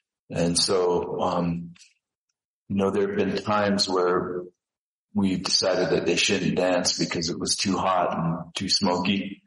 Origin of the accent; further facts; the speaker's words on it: Crow Agency, Montana, United States; growing up in Crow Agency, it was always hot. It's always been hot there.